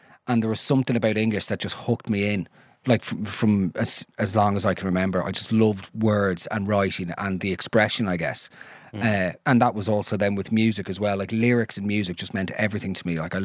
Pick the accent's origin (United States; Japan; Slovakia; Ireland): Ireland; Cabinteely, Leinster; I'm from Cabinteely, originally. Grew up, went to St. Bridget's Boys School, National School in Cabinteely.